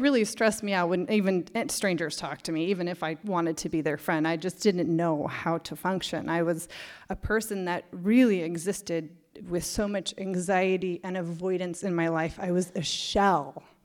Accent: Washington, United States; which I'm from Washington. The hill is a giant mountain.

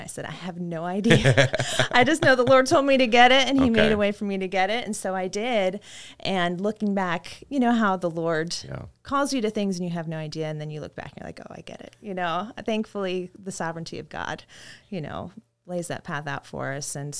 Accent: Oregon, United States; also born or lived in Portland / Washington; I am from all over the place. born in Portland and grew up in Oregon and Washington.

